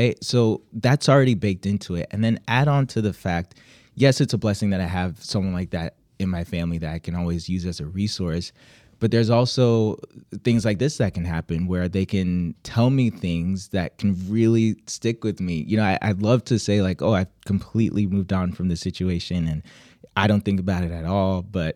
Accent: Nigeria; you see I'm Nigerian, you hear the kind of music that I'm putting out there

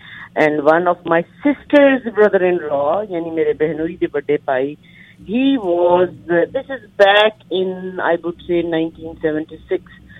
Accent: Pakistan; doctor ਸਾਹਿਬ ਮੈਂ ਪਾਕਿਸਤਾਨ ਤੋਂ, ਮੇਰਾ ਤਾਲੁਕ ਹੈ … ਡਾਕਟਰ ਸਾਹਿਬ ਮੈਂ ਉਰਦੂ ਔਰ ਪੰਜਾਬੀ ਦੋਵਾਂ 'ਚ ਚੱਲਾਂਗੀ

